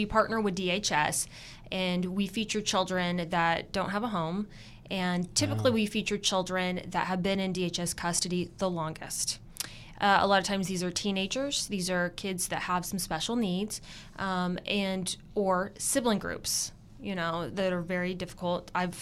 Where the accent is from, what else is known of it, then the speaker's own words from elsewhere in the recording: Oklahoma City, Oklahoma, United States; And I'm from Oklahoma City.